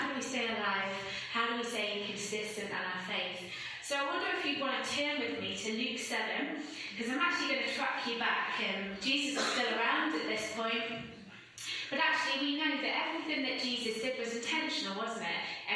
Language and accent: English; East Midlands, United Kingdom; moved away as an adult; now in Scotland, United Kingdom; So I'm from Derbyshire originally, but I moved up to Scotland 5 years ago to pastor the church there